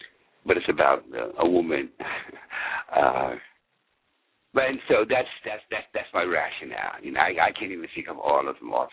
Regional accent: New York City, New York, United States; So when I was younger, I grew up in New York City

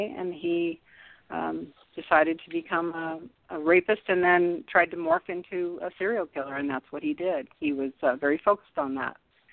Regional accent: Sacramento, California, United States; were so familiar to me where I grew up and in Sacramento. And I used to walk all over Sacramento

